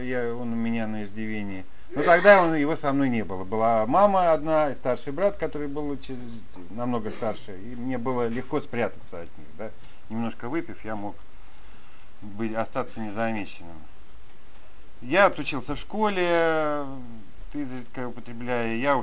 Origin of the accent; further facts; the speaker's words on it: Saint Petersburg, Russia; Я приехал из Санкт-Петербурга. Я там и родился, и, собственно, большая часть жизни моей на сегодняшний день прошла там.